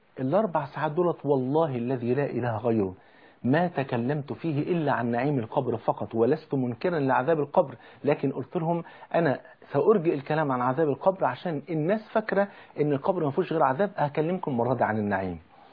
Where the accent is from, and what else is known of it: Egypt